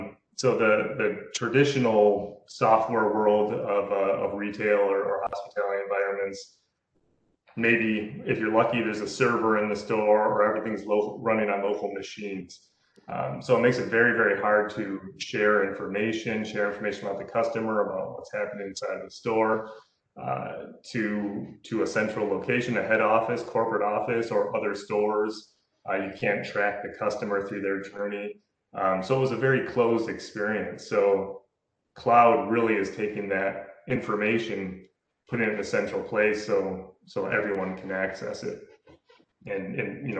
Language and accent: English; Michigan, United States; I grew up in Michigan, so I would do that drive to Purdue all the time, and it was a lot of corn and windmills.